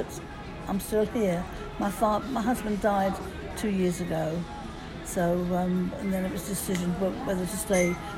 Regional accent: South East England, United Kingdom; I grew up in Surrey, a lot of farmland around.

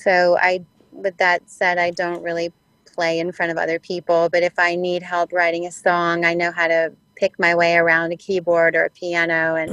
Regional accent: Tennessee, United States; I'm from Northwest Tennessee, a very rural area.

